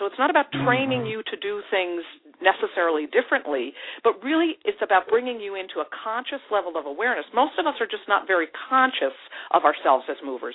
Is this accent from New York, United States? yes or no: yes; New York, United States; No, I'm not. I'm actually from the New York area, but I have family living in the Portland, Oregon area.